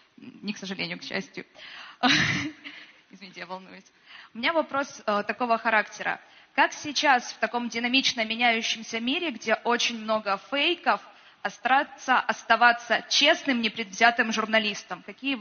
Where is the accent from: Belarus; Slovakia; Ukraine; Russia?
Ukraine; Sevastopol; я из Севастополя.